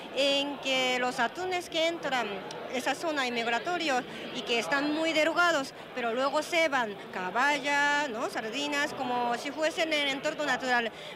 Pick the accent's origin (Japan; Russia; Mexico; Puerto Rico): Japan; alguna forma de decir eso sí es comida nacional de mi país, Japón. Hombre, bueno, donde se come mejor es en mi país.